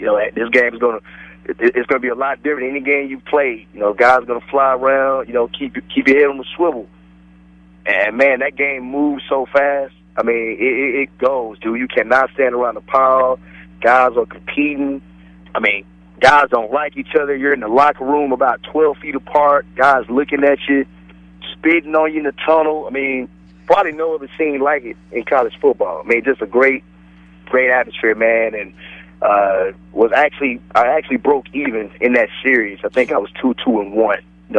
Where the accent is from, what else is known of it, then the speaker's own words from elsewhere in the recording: Dallas, Texas, United States; I mean, I grew up right in the Dallas-Fort Worth area